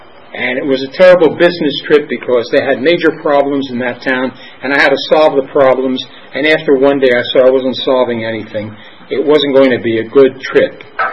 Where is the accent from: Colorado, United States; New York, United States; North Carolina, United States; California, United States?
California, United States; Los Angeles; I'm from Los Angeles.